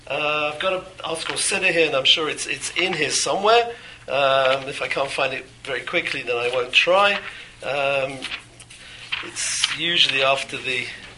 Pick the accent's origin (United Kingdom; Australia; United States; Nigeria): United Kingdom; London; When I was growing up, I come from Northwest London